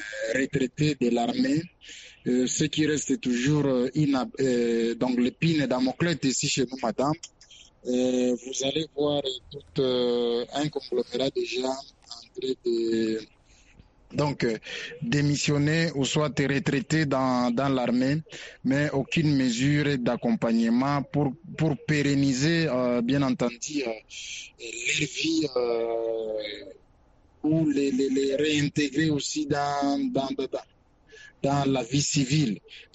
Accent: DR Congo; ici chez nous en RDC

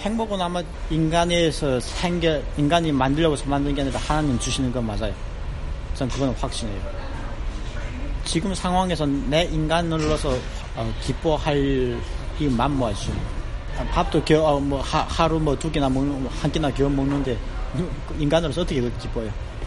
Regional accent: North Korea; born or raised there; now in South Korea

